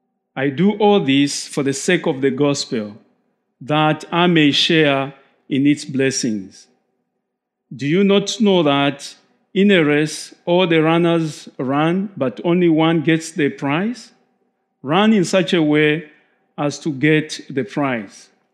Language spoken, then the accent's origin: English; Zambia; now in United States; I'm from Zambia